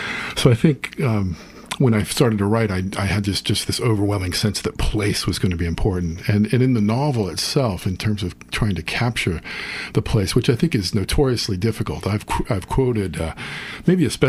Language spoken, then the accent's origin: English; Kentucky, United States; Right, I grew up in Kentucky too